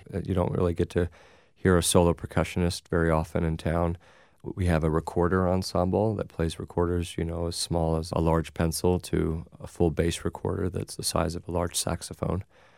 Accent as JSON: {"language": "English", "town": "Bloomington", "country": "United States", "tie": "born or raised there", "said": "I was often playing in some community churches that I grew up in and in Bloomington that have a series like this."}